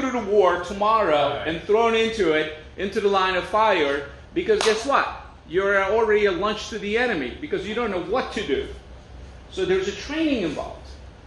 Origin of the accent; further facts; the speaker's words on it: Turkey; I was born in Turkey, as you guys know.